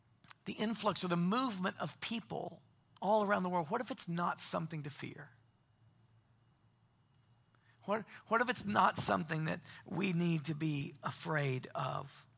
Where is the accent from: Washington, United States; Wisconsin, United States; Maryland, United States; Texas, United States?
Texas, United States; It wasn't perfect English, but I'm from Texas, so obviously my English isn't perfect.